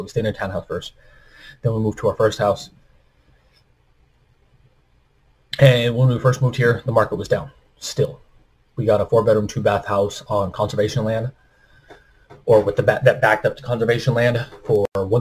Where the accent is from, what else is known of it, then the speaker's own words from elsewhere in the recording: Rapid City, South Dakota, United States; the city I grew up in Rapid City, South Dakota